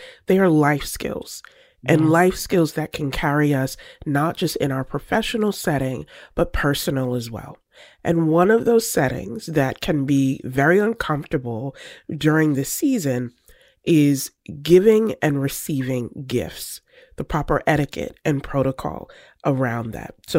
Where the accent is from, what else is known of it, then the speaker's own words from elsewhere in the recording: the South, United States; I'm a Southerner. Grew up where order, decorum is key.